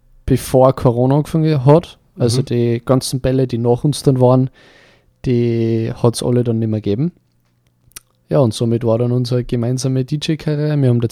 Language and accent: German; St. Johann im Pongau, Salzburg, Austria; Also ich bin bei mir in meinem Heimatort, in St. Johann in Bongau, bin ich bei der Feuerwehr